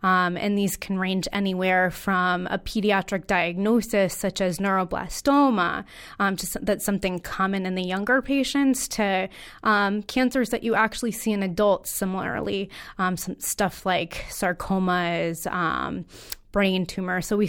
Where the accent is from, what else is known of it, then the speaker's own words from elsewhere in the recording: Connecticut, United States; So I am a local native born and raised in Connecticut.